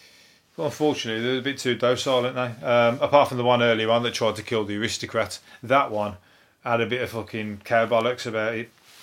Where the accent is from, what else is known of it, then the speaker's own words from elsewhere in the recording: Birmingham, West Midlands, United Kingdom; accent: Brummie; I'm from Birmingham. He's got a Brummie squeak, like I've got a Brummie squeak. He sounds like me, a little bit, on a smaller scale.